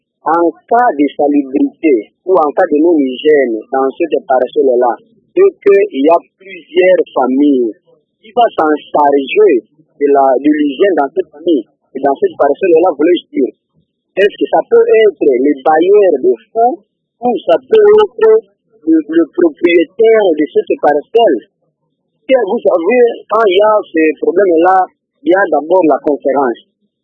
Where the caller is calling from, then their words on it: Kindu, Maniema, DR Congo; plusieurs personnes ici chez nous à Kindou connaissent des tels problèmes comme ça.